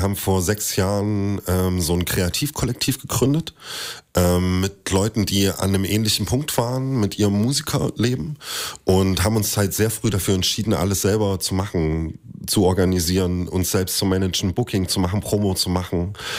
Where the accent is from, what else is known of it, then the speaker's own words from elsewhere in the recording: Thuringia, Germany; now in Leipzig, Germany; Wir sind beide Thüringer.